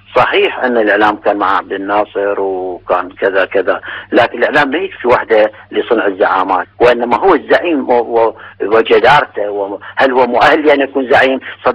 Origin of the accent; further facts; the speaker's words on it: Iraq; وأنا كعراقي أشعر بالحزن